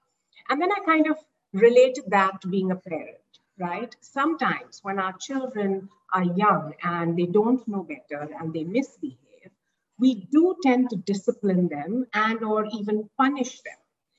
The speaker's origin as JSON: {"language": "English", "town": "Mumbai", "region": "Maharashtra", "country": "India", "tie": "born or raised there", "said": "I have been born and brought up in Mumbai and gone to school, college in a fairly comfortable fashion."}